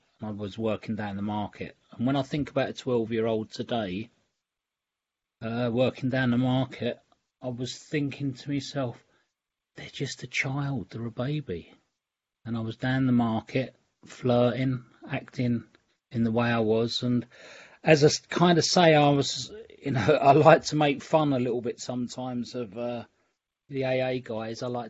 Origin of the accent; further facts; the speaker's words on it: London, United Kingdom; Came from central London. I grew up in Clerkenwell in the city of London.